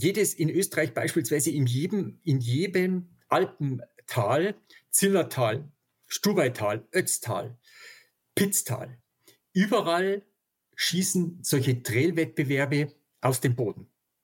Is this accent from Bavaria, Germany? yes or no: yes; Mittenwald, Bavaria, Germany; ich komme aus Mittenwald, lebe mitten in der Bergwelt